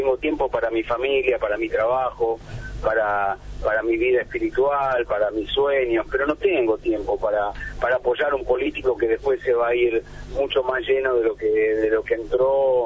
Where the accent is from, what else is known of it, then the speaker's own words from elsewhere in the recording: Argentina; Mira, yo paso aproximadamente 8 meses al año en mi país, en la Argentina.